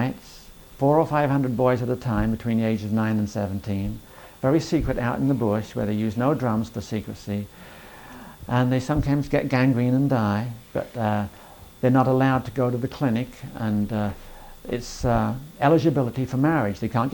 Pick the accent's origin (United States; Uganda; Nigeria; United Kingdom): United Kingdom; England; Yes, I'm English.